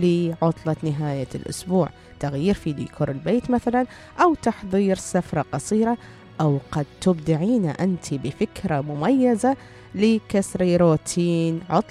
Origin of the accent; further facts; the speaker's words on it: Iraq; الشوربات المتعددة اللي تعرف بالآش والشلة، وعندنا بالعراق.